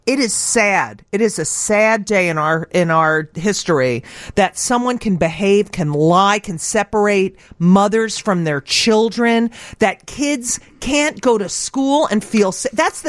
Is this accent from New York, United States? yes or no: yes; New York, United States; for me because I'm from New York. So we've known this about him forever.